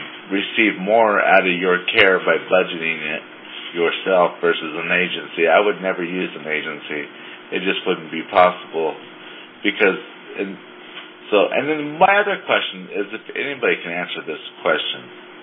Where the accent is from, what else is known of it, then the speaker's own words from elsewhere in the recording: Washington, United States; And so I was wondering if I'm from Washington State as well